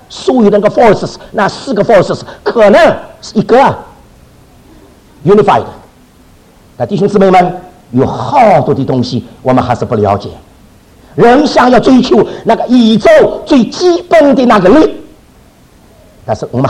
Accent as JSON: {"language": "Chinese", "region": "Shanghai", "country": "China", "accent": "Shanghai", "said": "那我有很多上海口音啊啊！"}